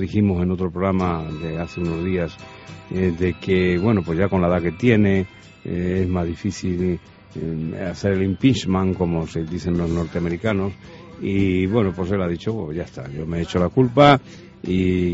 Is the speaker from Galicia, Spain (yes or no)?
no; Extremadura, Spain; a mí me pasa, y creo que a muchísima gente que somos extremeños